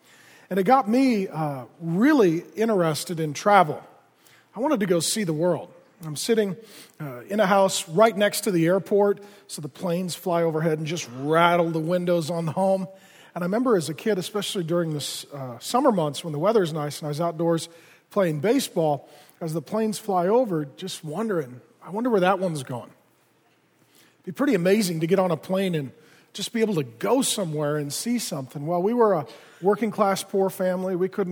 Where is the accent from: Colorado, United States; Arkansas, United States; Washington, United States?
Washington, United States; Seattle; I grew up in South Seattle, right by the airport. And it was a very, very diverse neighborhood